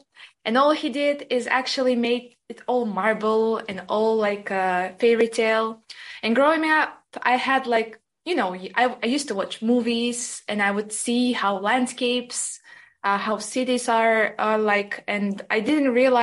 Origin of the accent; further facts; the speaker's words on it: Turkmenistan; Actually, growing up in Turkmenistan, you know, we have to realize that it's a developing country.